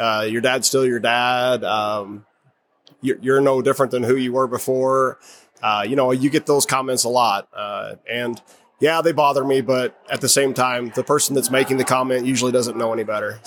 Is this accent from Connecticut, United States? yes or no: no; Illinois, United States; Illinois, from Southern Illinois.